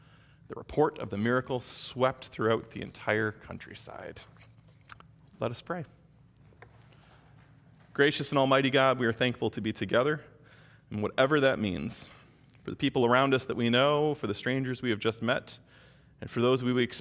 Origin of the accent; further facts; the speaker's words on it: Michigan, United States; I am from Michigan. I grew up in the Presbytery of Detroit. This is like coming home for me